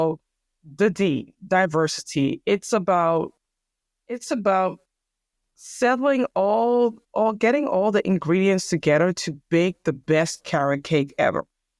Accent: Amsterdam, North Holland, Netherlands; born and raised in Amsterdam. I have Ghanaian roots

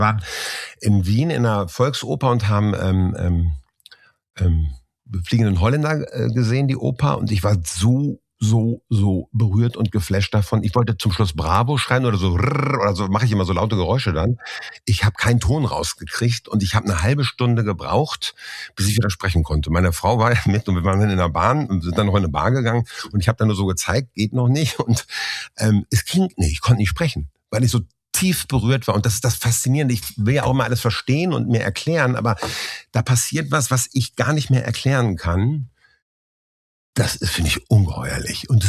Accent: Hanover, Lower Saxony, Germany; Ich bin ja aus Hannover hier, ne? Bin ja Hannoveraner auch.

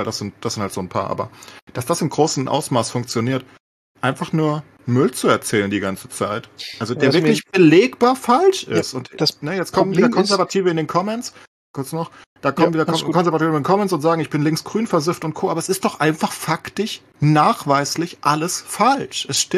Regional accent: Frankfurt, Hesse, Germany; born there; ich bin ja Frankfurter, gebürtiger, ne?

